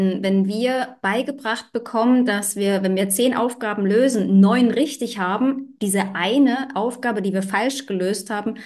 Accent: East Germany, Germany; Die ersten 10 Jahre bin ich in der DDR sozialisiert worden.

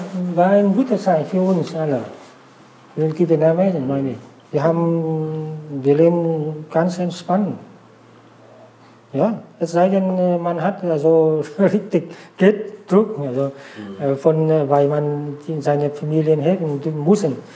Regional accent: Vietnam; German is a second language; now in Germany

